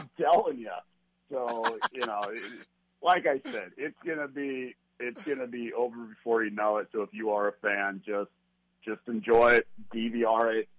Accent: Pacific Northwest, United States; because they're from the Northwest and we're from the Northwest.

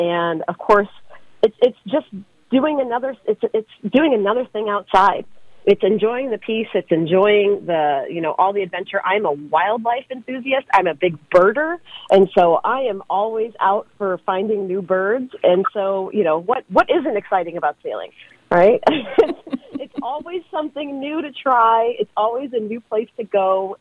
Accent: Illinois, United States; also born or lived in Chicago; I grew up in the Midwest in central Illinois, where there's a lot more corn than there is ocean.

